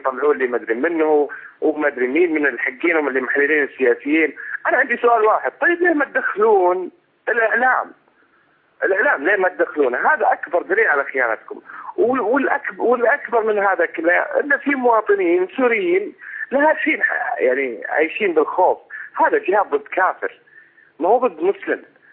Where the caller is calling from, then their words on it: Saudi Arabia; طال عمرك، اتحدث من السعوديه، من المملكه العربيه السعوديه.